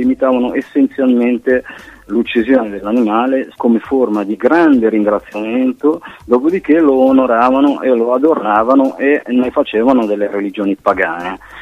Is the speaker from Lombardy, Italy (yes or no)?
yes; Milan, Lombardy, Italy; Io sono nato a Milano e ho avuto la fortuna, la sfortuna di vivere questa città in maniera molto selvaggia fino ai 30 anni